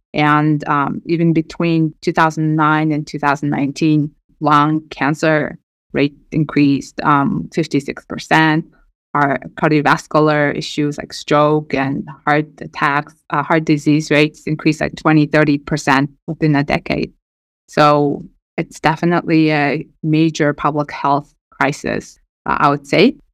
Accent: Erdenet, Orkhon, Mongolia; English is a second language; And I am from Erdenet. It's a smaller city. It's a mining town.

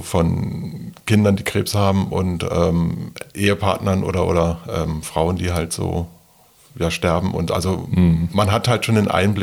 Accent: Berlin, Germany; Na, also ich bin in Berlin-West, kann man ja noch so sagen, geboren. Ja. Also, und das ist auch zufriedenstellend gewesen zu dem damaligen Zeitpunkt. Ja, und dann ist man halt in Britz in Neukölln aufgewachsen

